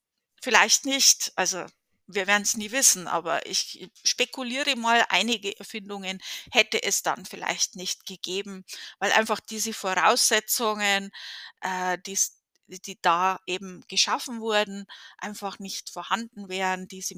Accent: Bavaria, Germany; Aber ja, ich selber bin halt Deutsche, Bayer.

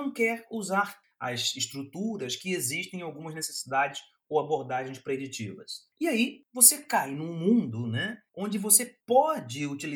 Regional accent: Brazil; now in Braga, Portugal; eu sou brasileiro, não sou daqui de Portugal, mas moro aqui em Portugal, em Braga, há 2 anos e meio

